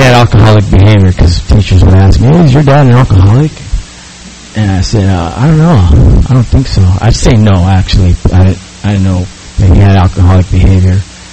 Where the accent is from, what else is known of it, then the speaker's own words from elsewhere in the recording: San Diego, California, United States; I'm from San Diego, born and raised here since 1973. I grew up in South Bay, right on the border of San Ysidro and Imperial Beach.